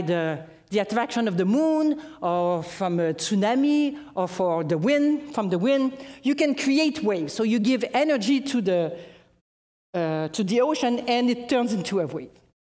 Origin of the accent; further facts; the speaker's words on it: Canada; I'm Canadian, but I was working for an American institute.